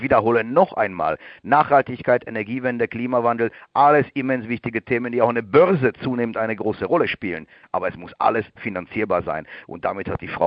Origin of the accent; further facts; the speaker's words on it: North Rhine-Westphalia, Germany; wo nochmal locht wird, wie es so schön heißt, im Ruhrgebiet, wo ich aufgewachsen bin.